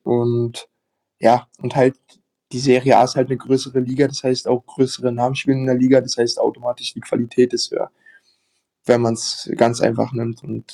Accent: Berlin, Germany; Ich komme aus Berlin

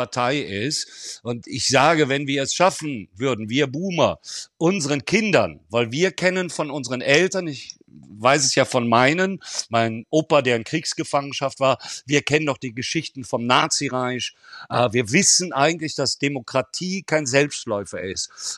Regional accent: Rhineland, Germany; da wo ich herkomme, aus dem Rheinland

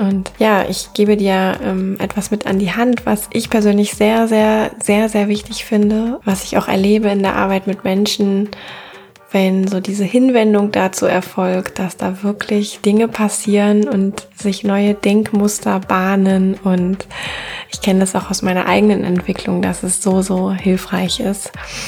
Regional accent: Cologne, North Rhine-Westphalia, Germany; ich komme aus Köln und ich arbeite hier als Sexual- und Life-Coach

